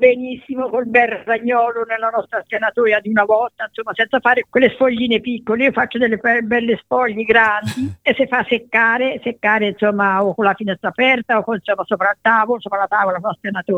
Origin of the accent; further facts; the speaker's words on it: Tuscany, Italy; Grazie, sì, siamo toscani